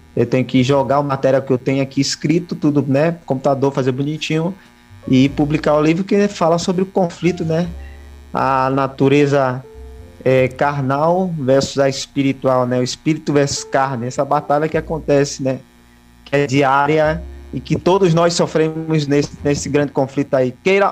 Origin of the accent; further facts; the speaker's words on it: Piritiba, Bahia, Brazil; moved away as an adult; also born or lived in Biritinga / São Paulo; Então, nasci em Biritinga, mas passei aí por Piritiba na minha infância e adolescência e um pouquinho da juventude.